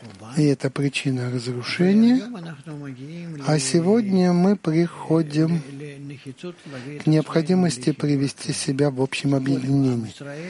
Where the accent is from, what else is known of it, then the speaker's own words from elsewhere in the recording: Haifa, Haifa District, Israel; я из Хайфы.